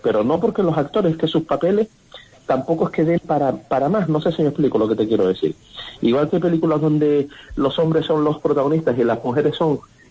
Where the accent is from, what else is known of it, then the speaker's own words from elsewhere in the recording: Canary Islands, Spain; aquí en Canarias, siempre que me ve, se salta todos los protocolos, porque como somos pocos los canarios en ambos lados